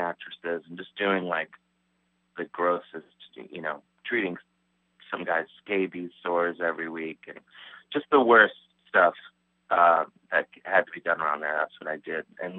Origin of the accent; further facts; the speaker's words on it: Cleveland, Ohio, United States; but I think they knew that I was this kid from Cleveland who really didn't know what was going on.